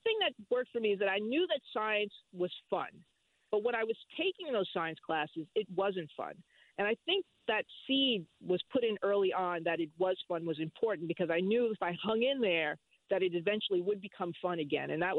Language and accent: English; Jersey City, New Jersey, United States; I'm from Jersey City.